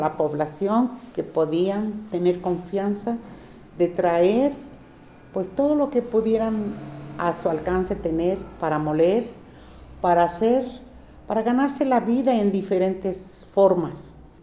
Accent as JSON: {"language": "Spanish", "town": "San Bartolomé", "region": "State of Mexico", "country": "Mexico", "tie": "born or raised there", "said": "Soy originaria de San Bartolomé, Estado de México."}